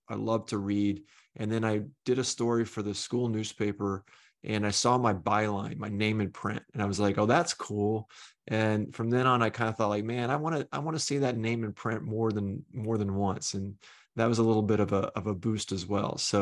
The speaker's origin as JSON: {"language": "English", "town": "Oklahoma City", "region": "Oklahoma", "country": "United States", "tie": "born or raised there", "also_born_or_lived": "California / New Orleans / Massachusetts", "moved": "as an adult", "said": "I grew up in Oklahoma City and then left when I was 18 to go to college, and didn't really lived in California, New Orleans, Massachusetts, bunch of places before coming back to Oklahoma City about 20 years ago as an adult."}